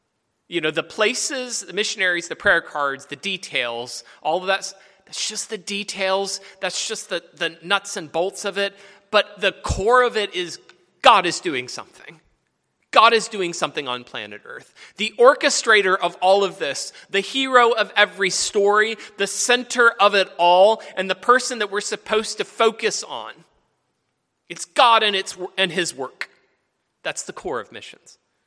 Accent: South Carolina, United States; also born or lived in Philippines; Grew up in South Carolina and lived in the Philippines, so haven't gotten a lot of snow driving in.

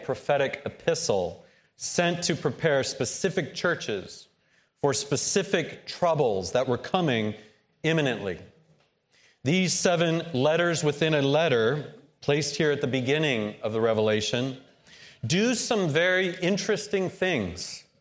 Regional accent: United States; As American evangelicals, we tend to measure our success by our own numbers.

